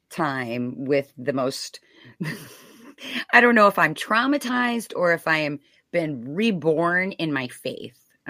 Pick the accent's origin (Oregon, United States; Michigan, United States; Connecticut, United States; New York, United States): Michigan, United States; today we are live from my home state of Michigan. That is right. I got another Michigander in the house.